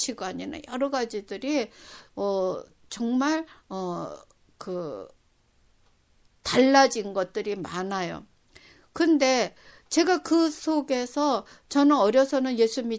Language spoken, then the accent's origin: Korean; South Korea; 내가 한국 사람으로서